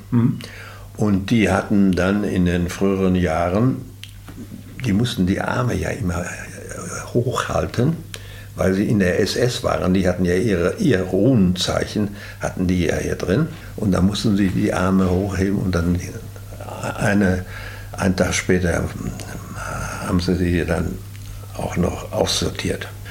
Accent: Witten, North Rhine-Westphalia, Germany; Ich habe verbracht meine Kindheit im Ruhrgebiet. Mhm. Und zwar in Witten an der Ruhr.

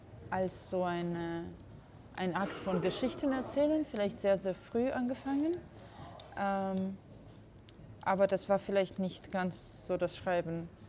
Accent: Georgia; German is a second language; Ich bin hier in Georgien aufgewachsen

